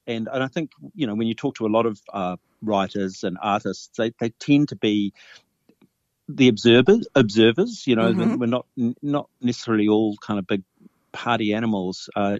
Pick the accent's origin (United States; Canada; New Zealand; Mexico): New Zealand; Dunedin, Otago; Yeah, well, I was from Dunedin, so I was a Scarfie